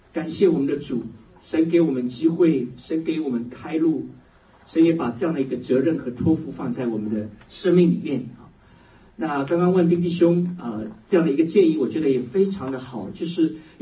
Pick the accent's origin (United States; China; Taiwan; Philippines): China; now in North America; 我们是神州人，我们是华人，我们是中国人，我们也是中国的基督徒。今天我们大部分人也许家在北美，或者我们在这里求学，我们在这里工作，我们在这里安家